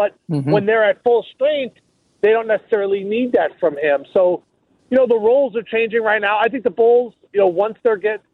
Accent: Ireland; I'm an Irish guy, so I don't really know how to express my feelings or emotions

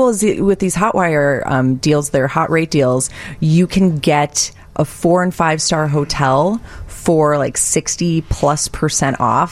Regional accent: Chicago, Illinois, United States; Well, it's hard for him to say no to me in my hometown.

